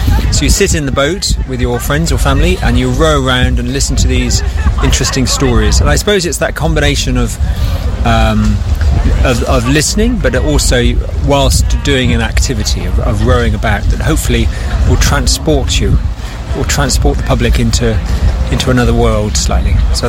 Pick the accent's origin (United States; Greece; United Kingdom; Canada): United Kingdom; Bristol, South West England; and I'm an artist from Bristol.